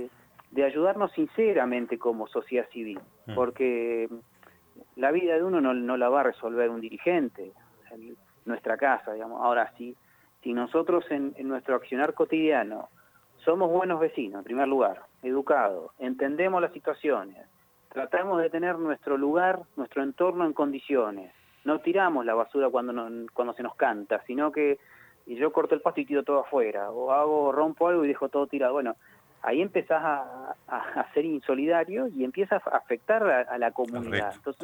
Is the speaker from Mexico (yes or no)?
no; San Martín de los Andes, Neuquén, Argentina; un gran saludo a toda la gente querida de mi ciudad natal.